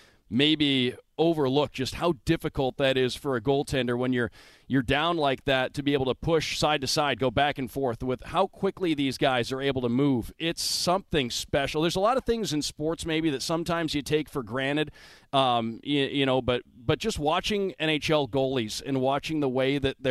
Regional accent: Detroit, Michigan, United States; And yes, I am a … fan. I'm from Detroit. They're from Detroit.

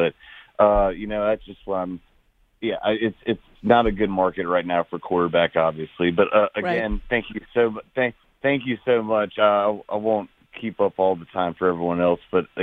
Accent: Charlotte, North Carolina, United States; I'm a Panther fan, obviously. I'm from Charlotte, and I also like the Steelers.

